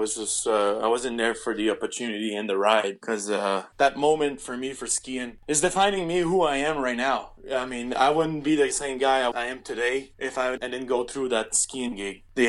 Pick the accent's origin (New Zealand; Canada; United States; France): Canada; Montreal, Quebec; I grew up in Montreal